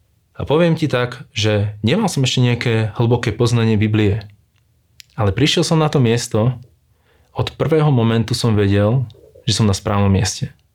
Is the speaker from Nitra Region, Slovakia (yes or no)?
yes; Šaľa, Nitra Region, Slovakia; also born or lived in London; späť v mojom rodnom meste, kde som vyrastal. Bolo to mesto Šala.